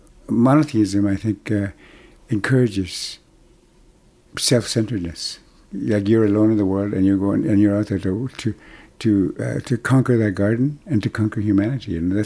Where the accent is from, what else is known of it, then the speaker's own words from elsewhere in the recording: Brochet, Manitoba, Canada; first language Cree; English is a second language; Fortunately for me, electricity didn't arrive in my hometown of Old Brochet until the summer of 1973, when I was 21. Too late for me to lose my language, which is how and why my Cree survived unscathed.